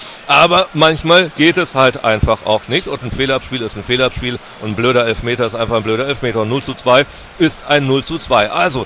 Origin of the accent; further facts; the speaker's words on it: North Rhine-Westphalia, Germany; kennen wir ja auch bei uns in Ostwestfalen.